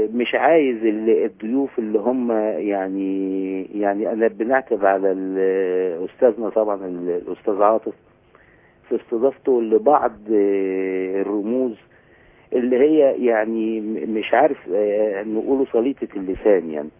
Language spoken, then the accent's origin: Arabic; Egypt; إن إحنا كلنا مصريين، إحنا 90% مسلمين في هذا الوطن